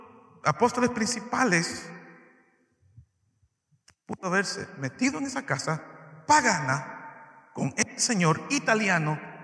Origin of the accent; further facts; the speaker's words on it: El Salvador; born there; Yo nací en El Salvador y estoy muy contento, muy alegre de mi país, de las personas que viven en El Salvador.